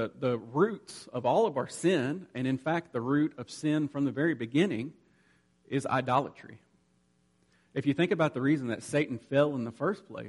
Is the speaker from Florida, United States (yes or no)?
no; Lexington, Kentucky, United States; And I'm from Lexington, Kentucky, and began to attend Boyce College.